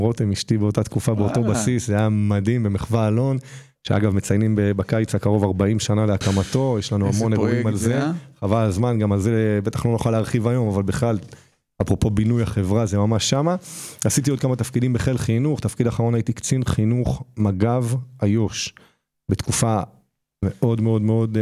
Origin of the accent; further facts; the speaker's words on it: Ein Gedi, Southern District, Israel; נולדתי וגדלתי בעין גדי